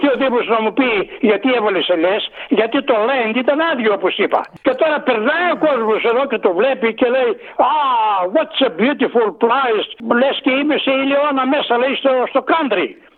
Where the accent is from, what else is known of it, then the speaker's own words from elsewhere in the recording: Katerini, Central Macedonia, Greece; στα μέρη μας είχαμε ελιές. Εγώ είμαι από χωριό κοντά προς τον Πλαταμόλα πλευρά